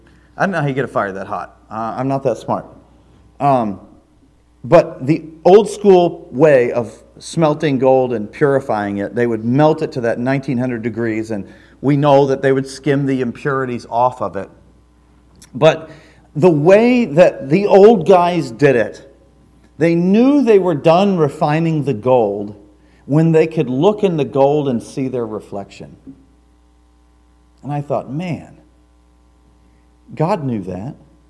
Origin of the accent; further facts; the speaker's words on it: Midwest, United States; I grew up in the Midwest, and we had some sand, but I did not know.